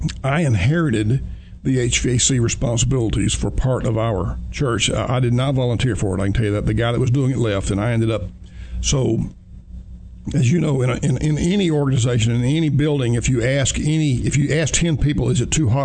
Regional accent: Alabama, United States; You know, Marshall, I grew up in Alabama, and when you say Alabama Power, I think of Reddy Kilowatt, which is a little cartoon figure they always used in their marketing.

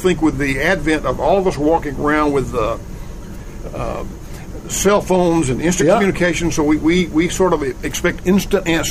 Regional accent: Georgia, United States; of course, I'm from the United States, from Georgia, but I meet people from all over.

